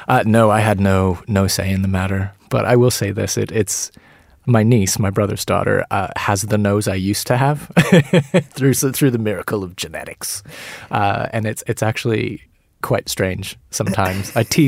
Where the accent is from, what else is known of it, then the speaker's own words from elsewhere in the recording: Colorado Springs, Colorado, United States; also born or lived in Scott Air Force Base; I grew up in Colorado Springs, actually. I'm from an Air Force family. I was born on Scott Air Base in 1978.